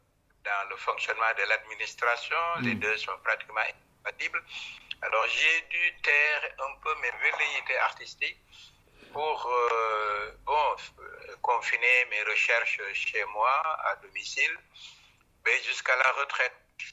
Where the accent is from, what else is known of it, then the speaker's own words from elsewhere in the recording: Dakar, Senegal; Je suis né à Dakar, j'y vis, j'y travaille. J'ai grandi, j'ai fait des études supérieures, notamment à l'Université de Dakar